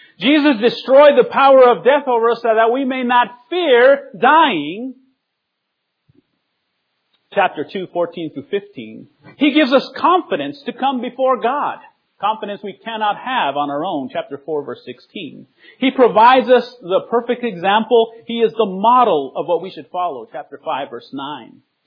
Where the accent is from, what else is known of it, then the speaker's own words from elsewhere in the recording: Guatemala; I come from Guatemala, and we had a student in our ITL campus.